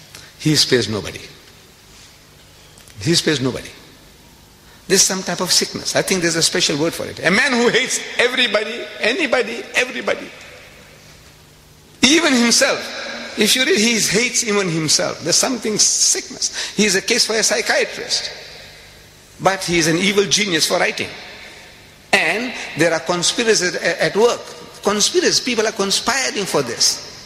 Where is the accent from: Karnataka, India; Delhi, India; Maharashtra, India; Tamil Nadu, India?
Maharashtra, India; Mumbai; My ancestors were Hindus. I come from Bombay, India. My ancestors were Gujarati Hindus.